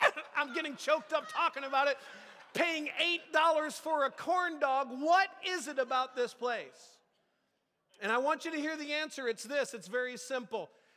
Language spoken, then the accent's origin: English; California, United States; Like, we're from NorCal, we know what a storm looks like, right?